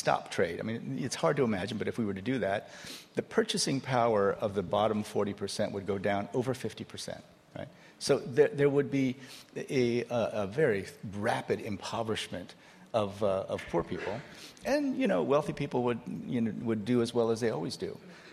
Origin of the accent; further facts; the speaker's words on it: Iowa, United States; I grew up in Iowa. And in Iowa, only 10% of us went to college.